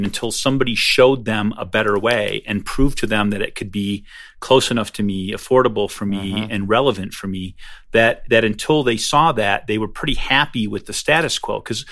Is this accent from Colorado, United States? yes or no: no; Michigan, United States; I grew up in Michigan, and you know, there were mom and pop places